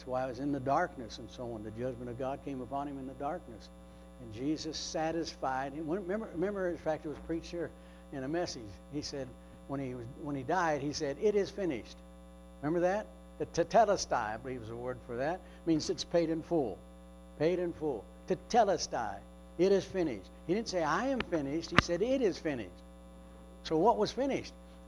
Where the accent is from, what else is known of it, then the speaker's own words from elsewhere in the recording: Michigan, United States; I thought about when I came out to from Michigan to the East Coast and went to Exton to pastor.